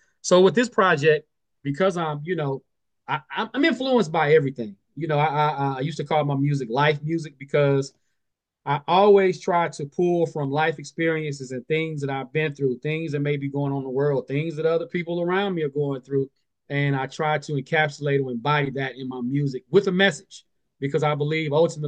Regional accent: Mississippi, United States; I grew up in Mississippi, in a small rural country area. I'm in a very musical family.

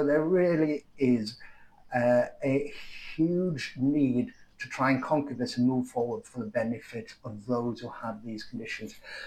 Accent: Wales, United Kingdom; I suppose as a Welshman, I've always supported the underdog.

